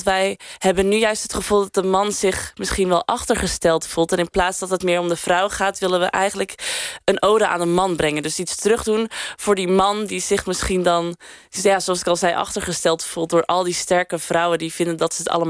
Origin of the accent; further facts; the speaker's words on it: Kruiningen, Zeeland, Netherlands; Ik kom uit Kruiningen, dat is een klein dorpje. En op het dorp was dan jazzballet.